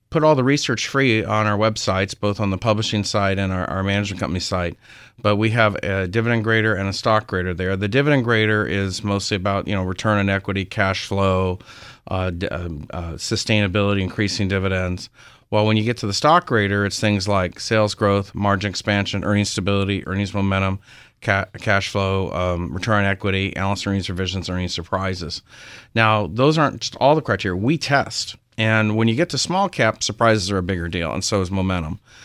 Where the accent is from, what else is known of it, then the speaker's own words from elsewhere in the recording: Berkeley, California, United States; I'm basically from Berkeley, California.